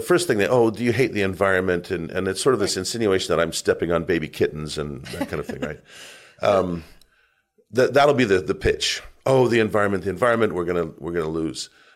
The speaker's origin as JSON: {"language": "English", "region": "Arizona", "country": "United States", "tie": "born or raised there", "said": "I grew up in Arizona, small town. We weren't rich."}